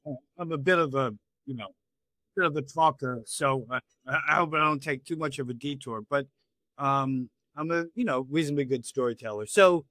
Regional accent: Brooklyn, New York, United States; I grew up in Brooklyn, New York in the 1960s

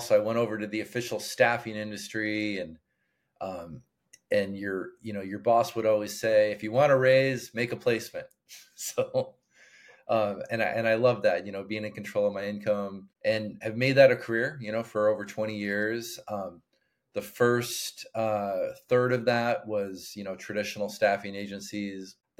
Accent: Illinois, United States; Like we just shared, I grew up in the Midwest, right outside of Chicago.

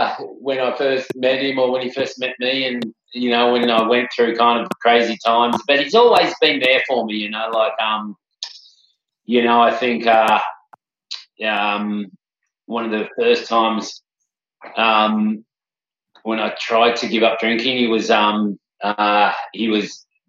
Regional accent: Cronulla, New South Wales, Australia; Lucky I kind of was used to that by growing up in Cronulla

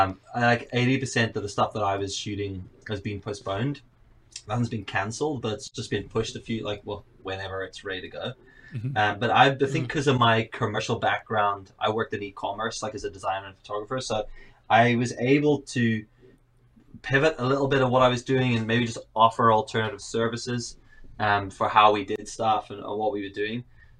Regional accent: Johannesburg, Gauteng, South Africa; now in Northern Ireland, United Kingdom; I'm from Cape Town. Well, I say Cape Town because I'm actually from Johannesburg, but Cape Town sounds cooler. So I just say Cape Town. Joburg's a bit of a shithole. So I'm just like, yeah, I'm from Cape Town. But I live in Northern Ireland, and I've lived here for like almost 20

